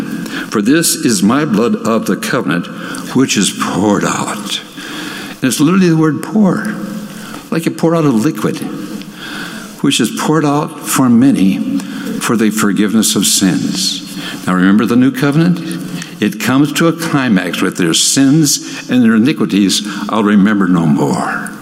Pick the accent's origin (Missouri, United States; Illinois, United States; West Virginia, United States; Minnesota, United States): Minnesota, United States; Hinckley; I grew up in Hinckley, Minnesota